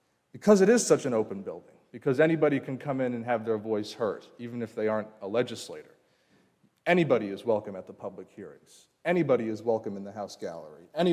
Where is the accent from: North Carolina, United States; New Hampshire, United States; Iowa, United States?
New Hampshire, United States; Keene; I grew up here in New Hampshire. I was born in a bathtub in Keene.